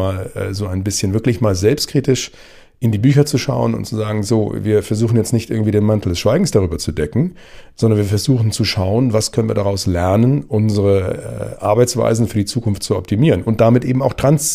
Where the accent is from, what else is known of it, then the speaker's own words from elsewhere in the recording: Hamburg, Germany; aus meiner Heimatstadt Hamburg